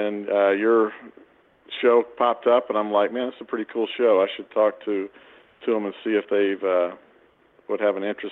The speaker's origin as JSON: {"language": "English", "region": "Georgia", "country": "United States", "tie": "born or raised there", "said": "I'm a southern boy. I grew up in Georgia, so I'm used to the hot weather"}